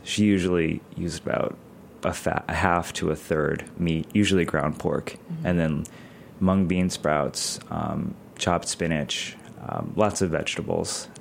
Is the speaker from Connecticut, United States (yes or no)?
yes; Hartford, Connecticut, United States; I grew up in suburban Hartford, Connecticut.